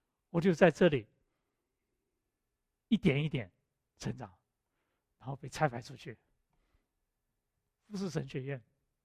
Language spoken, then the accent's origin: Chinese; China; 这里讲个笑话，我们中国人做决定呢，尤其是 business decision 呢，常常是可能是半个月、2个礼拜